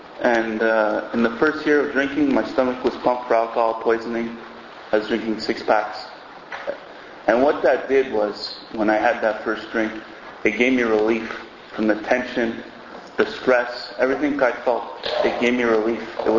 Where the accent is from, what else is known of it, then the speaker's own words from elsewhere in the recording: Verdun, Quebec, Canada; You know, I come from Verdun where half the people are in AA and the other half should be.